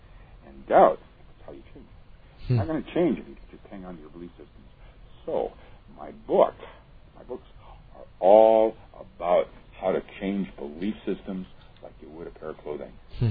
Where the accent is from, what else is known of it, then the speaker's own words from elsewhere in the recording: Seattle, Washington, United States; I was selected from Seattle, Washington. … Emerald City.